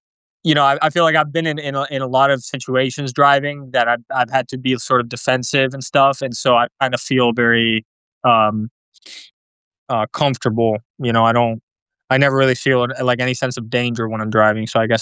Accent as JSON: {"language": "English", "country": "Venezuela", "said": "It's funny because I'm from Venezuela."}